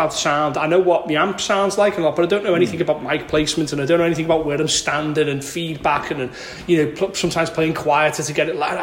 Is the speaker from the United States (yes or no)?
no; Liverpool, North West England, United Kingdom; I'm down the banks because I'm from Liverpool.